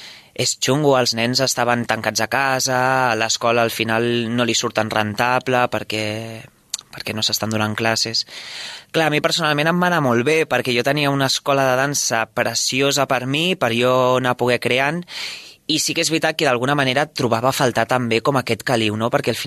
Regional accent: Sabadell, Catalonia, Spain; jo sóc de Sabadell

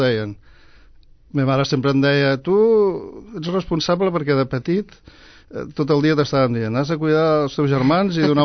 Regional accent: Sabadell, Catalonia, Spain; born there; Jo vaig néixer aquí a Sabadell, al carrer de Cellers, al barri de Gràcia.

